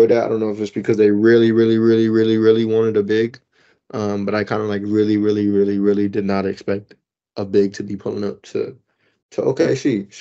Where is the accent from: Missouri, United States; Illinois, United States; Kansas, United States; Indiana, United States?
Illinois, United States; Chicago; People who know me well enough by now know I'm from Chicago.